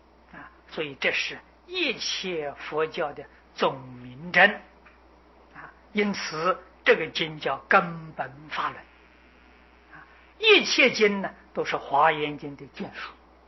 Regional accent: China; 我们中国人尤其过年呢，常常彼此见面祝福的吉祥如意

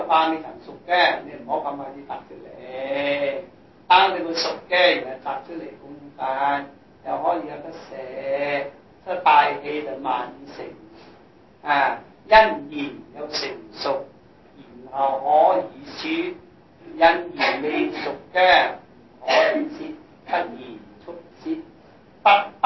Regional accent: Guangdong, China; born there; 我们生在中国岭南那个天方，以有的不正啊，岭南人讲话呢，不懂这个普通话的，普通话唔识讲又唔识懂

